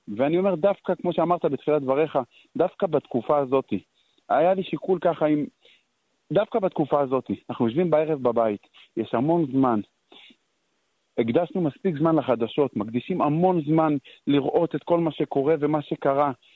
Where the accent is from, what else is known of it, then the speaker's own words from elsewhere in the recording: northern periphery, Israel; אני מהפריפריה הצפונית